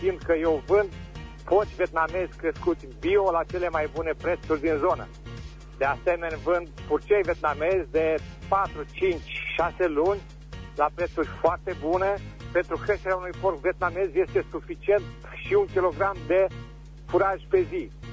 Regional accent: Berzovia, Caraș-Severin, Romania; din Berzovia

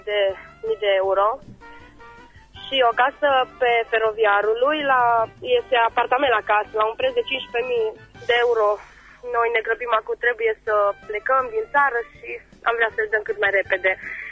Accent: Reșița, Caraș-Severin, Romania; Bună ziua … sunt din Reșița și aș vrea să dau și eu două anunțuri.

